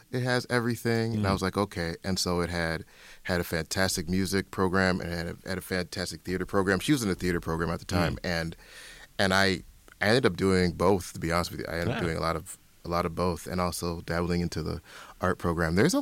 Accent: Illinois, United States; also born or lived in Erie, Pennsylvania; But I'm just from over the border. So, I was born in Erie, Pennsylvania, but then, you know, as a child, we moved, you know, to Illinois, and I went to the Gurney schools and Waukegan and Gurney schools

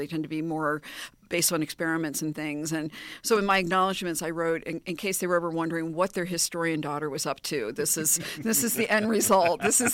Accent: Maryland, United States; I grew up in the Maryland area, and I used to come and stay with them

